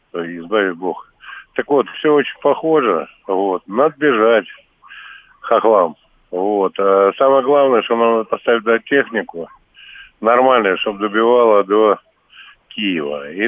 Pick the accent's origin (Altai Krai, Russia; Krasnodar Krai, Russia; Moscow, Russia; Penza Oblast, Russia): Moscow, Russia; Я сам из Москвы.